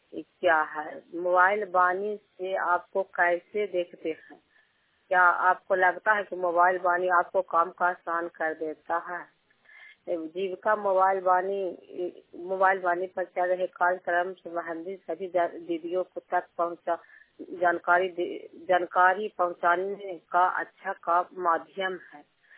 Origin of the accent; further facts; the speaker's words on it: Gokhulpur, Bihar, India; गांव गोखुलपुर पंचायत चंडी प्रखंड चंडी जिला ललंदा के निवासी हूँ।